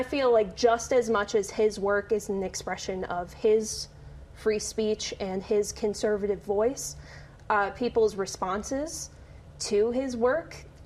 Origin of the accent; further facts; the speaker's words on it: United States; not just like as a student journalist, but as an American in general.